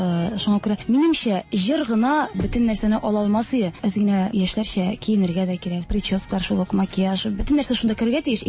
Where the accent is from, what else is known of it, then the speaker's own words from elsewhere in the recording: Yana Ibray, Tatarstan, Russia; мин авылдан чыктым, Аксубай районыннан, Яңа Ибрай авылыннан чыккан кыз мин.